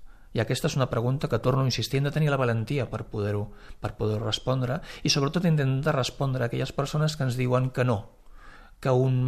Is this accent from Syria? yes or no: no; Catalonia, Spain; perquè moltes vegades som nosaltres, des de Catalunya, la societat catalana, la que rebutja els processos d'integració de les persones nouvingudes